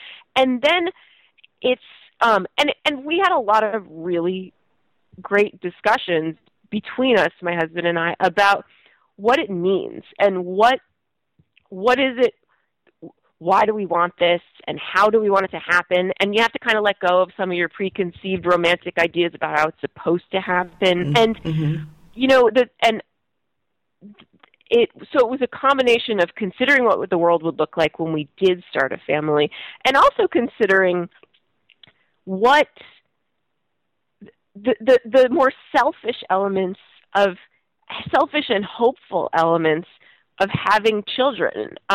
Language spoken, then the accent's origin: English; Brattleboro, Vermont, United States; I grew up in Brattleboro, Vermont, which is a place that was kind of in many ways colonized by the first wave of a lot of anti-war activists